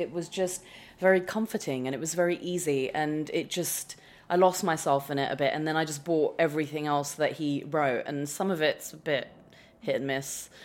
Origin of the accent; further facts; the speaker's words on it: India; also born or lived in England, United Kingdom; I was born and I grew up in England up to the age of 7. And then the idea was that my parents wanted us and my sister, who was already in India, to all live in India.